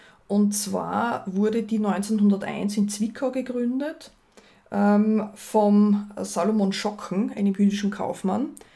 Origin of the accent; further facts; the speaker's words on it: Graz, Styria, Austria; gerade als Grazer kennt man die Merkurversicherung, weil das ist eine Grazer Versicherung.